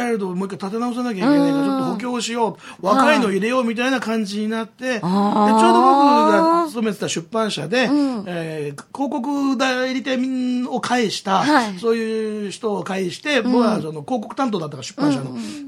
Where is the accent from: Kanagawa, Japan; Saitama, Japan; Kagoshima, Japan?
Kanagawa, Japan; Yokohama; 同じ横浜に生まれ育ってね。